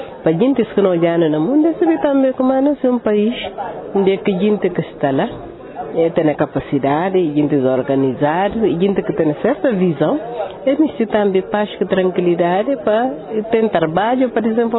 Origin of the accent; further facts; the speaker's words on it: Guinea-Bissau; Eu não penso como enquanto guineense